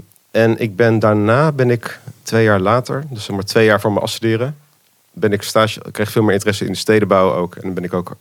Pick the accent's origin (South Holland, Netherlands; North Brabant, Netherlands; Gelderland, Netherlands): North Brabant, Netherlands; Breda; Ik ben in Breda opgegroeid.